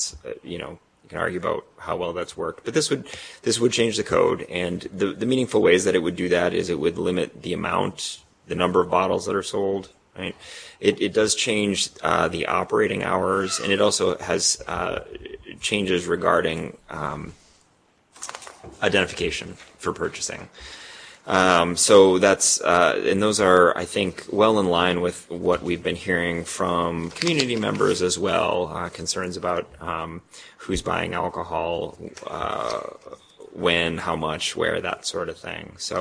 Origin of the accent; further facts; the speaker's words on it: Anchorage, Alaska, United States; I grew up in Anchorage, and I learned that some of the rules there are actually municipal rules, not state rules.